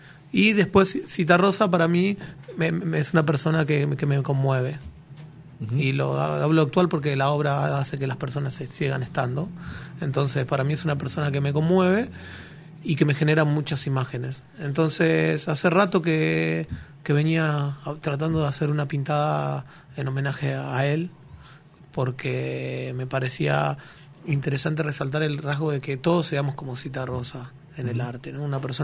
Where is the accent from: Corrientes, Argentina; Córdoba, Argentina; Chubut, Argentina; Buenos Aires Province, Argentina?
Buenos Aires Province, Argentina; La Plata; arranqué a pintar en el 2010 en La Plata, en Argentina, que es de donde soy.